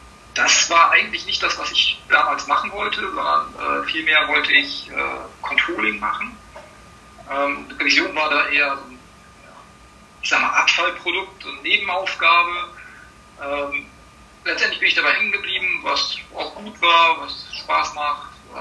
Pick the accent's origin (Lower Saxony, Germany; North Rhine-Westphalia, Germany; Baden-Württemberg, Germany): Lower Saxony, Germany; Vechta; ich komme aus Vechta, bin verheiratet, habe zwei Töchter, 37 Jahre alt bin ich.